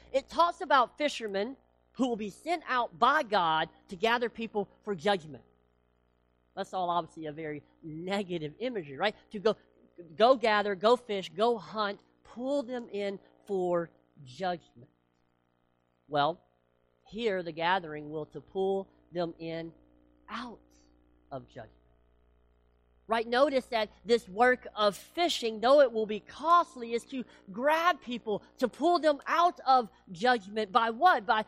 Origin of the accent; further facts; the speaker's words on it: United States; I'm so American. I'm so westernized that I need logical conclusions that make sense.